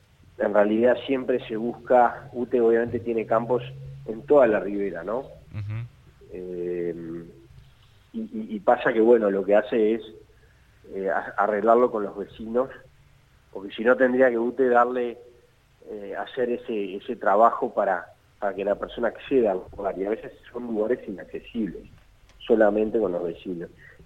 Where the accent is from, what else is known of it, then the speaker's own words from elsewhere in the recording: Montevideo, Uruguay; moved away as an adult; also born or lived in Durazno; hice toda mi carrera política en Durazno, nací en Montevideo y me crié allá en mi juventud, pero después ya decidí, al revés de la canción de … me fui para el interior, toda mi vida yendo y viniendo, porque mi familia materna es de Durazno